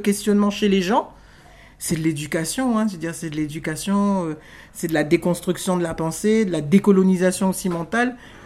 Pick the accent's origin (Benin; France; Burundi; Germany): France; Brittany; moi, je garde mes origines, je suis Zoreille, je suis de Bretagne et tout, mais je suis Kanak.